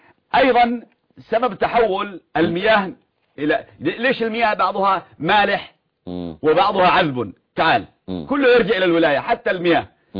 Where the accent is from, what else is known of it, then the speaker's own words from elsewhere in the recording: Yemen; عندنا في اليمن اسمه حبحب.